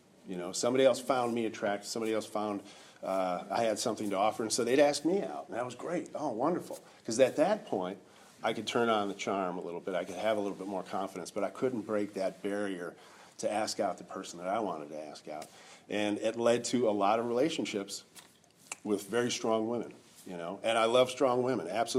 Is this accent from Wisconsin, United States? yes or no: yes; Madison, Wisconsin, United States; I am from Madison, Wisconsin.